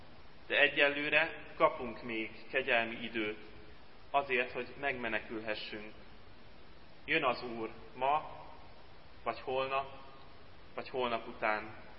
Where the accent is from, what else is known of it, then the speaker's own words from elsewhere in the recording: Tata, Komárom-Esztergom, Hungary; Egyszer még általános iskolában rendeztek egy futóversenyt Tátánnal, ahol felnőttem.